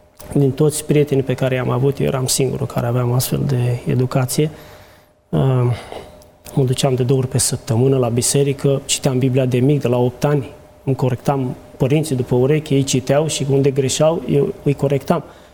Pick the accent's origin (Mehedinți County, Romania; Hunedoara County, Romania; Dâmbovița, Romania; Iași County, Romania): Dâmbovița, Romania; Dragomirești; De lângă Târgoviște, locuiesc din Dâmbovița, la Dragomirești și Decindene, acolo aproape, de la 10 km de Târgoviște.